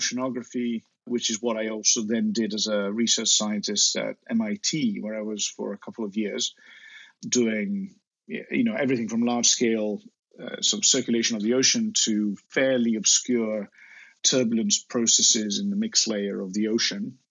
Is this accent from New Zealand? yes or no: no; Italy; also born or lived in United States; now in London, United Kingdom; I'm actually half English, half Italian, so I grew up in Italy, but then most of my professional career was between the US and the UK, and my mum's English, which is why I sound this way.